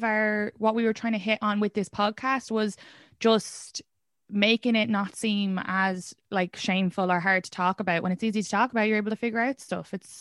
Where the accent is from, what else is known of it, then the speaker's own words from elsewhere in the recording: Ireland; now in Astoria, United States; I'm from Ireland originally.